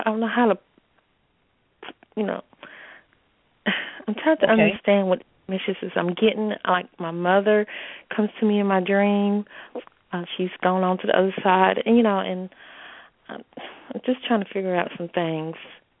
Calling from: North Carolina, United States; I'm calling from North Carolina.

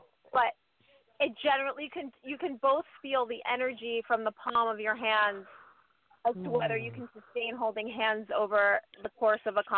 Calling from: San Francisco, California, United States; from San Francisco.

